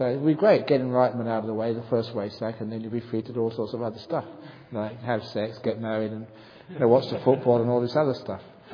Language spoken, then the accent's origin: English; England, United Kingdom; I mean, when the Buddha was an Indian, I'm English.